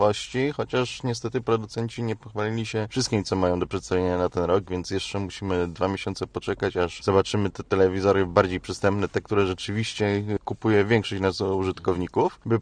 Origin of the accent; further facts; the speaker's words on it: Łódź, Łódź Voivodeship, Poland; od razu płynnie powiedzieli słowo Łódź, że jestem z Łodzi